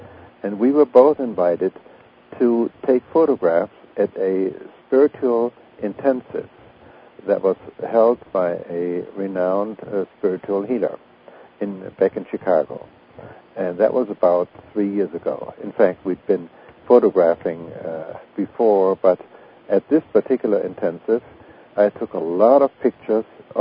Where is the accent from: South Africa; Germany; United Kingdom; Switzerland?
Germany; English is a second language; moved away as an adult; now in United States; I was raised and educated in Germany, as you might hear. And I came to this country quite a while ago.